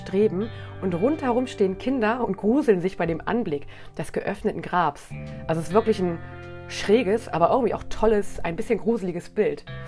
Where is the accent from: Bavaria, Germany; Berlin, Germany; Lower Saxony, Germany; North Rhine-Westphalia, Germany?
Lower Saxony, Germany; Braunschweig; Ich bin aus Braunschweig, Hannover ist die verbotene Stadt.